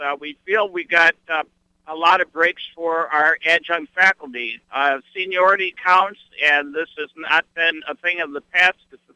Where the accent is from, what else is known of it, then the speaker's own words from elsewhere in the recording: Dearborn, Michigan, United States; I grew up in Dearborn. I remember biking 2 miles to Bryant Library